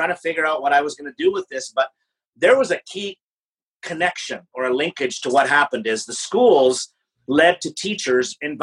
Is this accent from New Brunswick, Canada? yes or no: no; Yorkton, Saskatchewan, Canada; But in 1985, my hometown of Yorkton, Saskatchewan, population 15,000 people, hosted the first ever Canadian Student Leadership Convention.